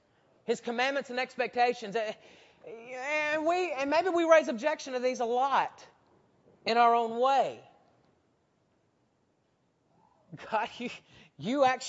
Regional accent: Huntsville, Alabama, United States; At West Huntsville, where I grew up in Alabama, we have a stage.

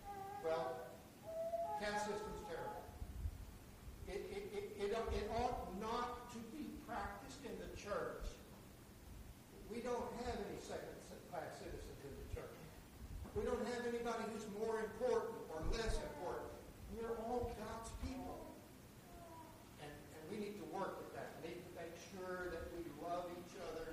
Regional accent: Texas, United States; I grew up in Texas, and I'm telling you, there's nothing worse than those dumb Yankees, is there?

